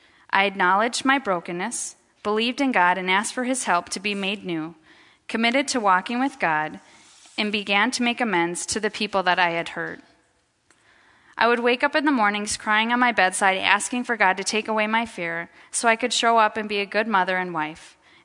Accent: Sioux Falls, South Dakota, United States; The courts ordered him to move back to Sioux Falls and raise me in South Dakota. As a result, I was back in my hometown

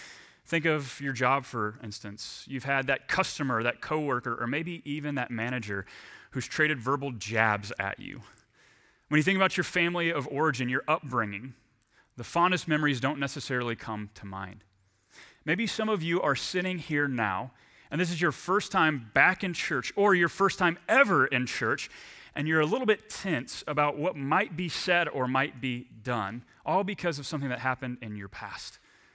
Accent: Texas, United States; I grew up in Texas, and the only sport I was good at growing up was hockey.

